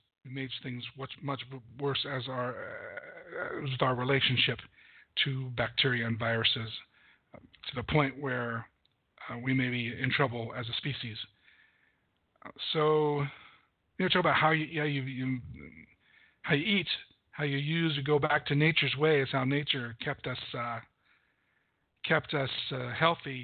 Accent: United States; you know, I'm an American and I don't like to give things up.

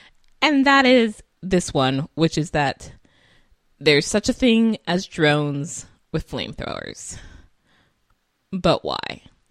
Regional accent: California, United States; And again, I'm from California and it's the summer and this is fire season and we always have fires in California in the summer.

